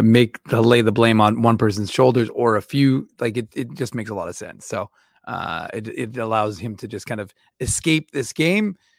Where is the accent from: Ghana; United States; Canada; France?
Canada; And then most of us, hey, we're Canadian, we're polite.